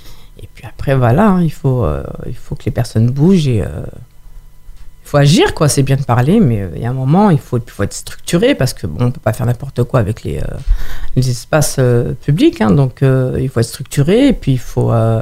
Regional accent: Mantes-la-Jolie, Île-de-France, France; Il ne faut pas oublier d'où on vient. On vient de Mantes-la-Jolie, on a grandi dans ces quartiers, on a beau aller travailler sur Paris ou autre, ou déménager

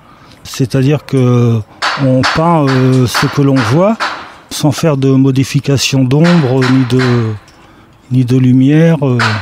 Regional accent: Rouen, Normandy, France; J'ai peint également, parce que je suis originaire de Rouen

